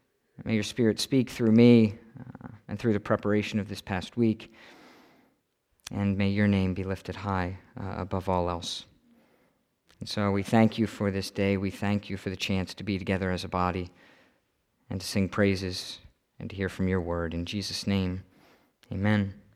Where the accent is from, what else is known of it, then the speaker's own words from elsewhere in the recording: Malvern, Pennsylvania, United States; I come from my hometown is Malvern, Pennsylvania, and it is smaller and has less stoplights than the town I actually lived in.